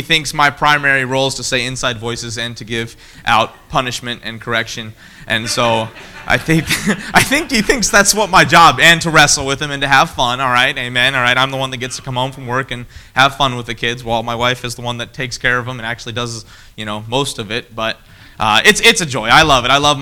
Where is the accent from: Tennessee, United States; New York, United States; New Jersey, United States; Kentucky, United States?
Kentucky, United States; I'm from Kentucky. I grew up there.